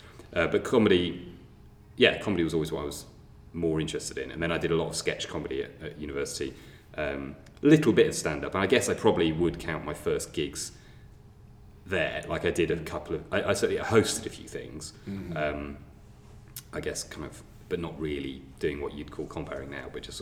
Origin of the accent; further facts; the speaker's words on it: Yorkshire and the Humber, United Kingdom; moved away as an adult; also born or lived in Cambridge; now in London, United Kingdom; I am from Yorkshire originally, yeah, but I've been in London since I left uni, so nearly 20 years, I guess.